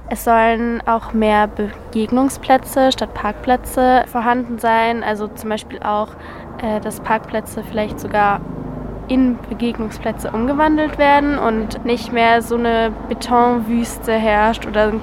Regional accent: Fürth, Bavaria, Germany; Ich komme eigentlich aus Fürth, aber ich übernachte auch teilweise mehrere Tage hier

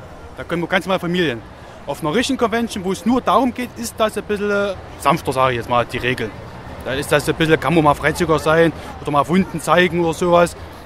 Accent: Zeitz, Saxony-Anhalt, Germany; Aus der Gegend kommen wir, aus Zeitz.

